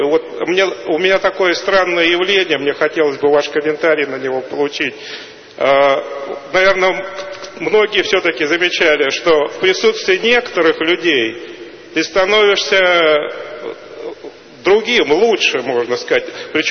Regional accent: Moscow, Russia; из Москвы.

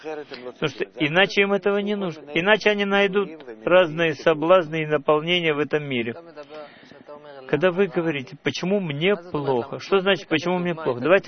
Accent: Israel; Вот я, допустим, вырос в Мошаве, гулял на природе, в садах.

